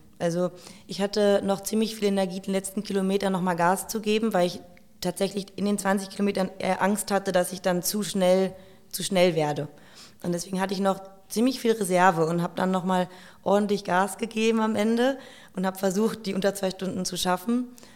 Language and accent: German; Berlin, Germany; vielleicht ist es auch so Berliner Stolz als Berlinerin zu denken, ach, die Straßen sind super.